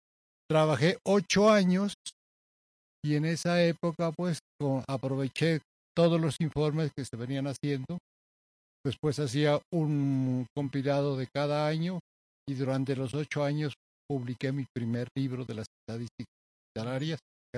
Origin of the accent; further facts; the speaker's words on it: Sandoná, Nariño, Colombia; me encontraba en mi ciudad natal, Sandoná